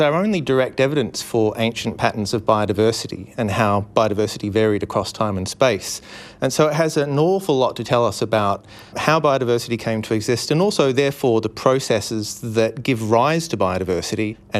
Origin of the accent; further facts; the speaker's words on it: Melbourne, Victoria, Australia; So I grew up in Melbourne.